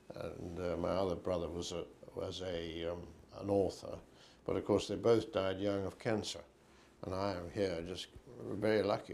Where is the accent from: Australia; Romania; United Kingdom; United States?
United Kingdom; Woking, South East England; born there; I was born in Woking, November the 20th, 1903.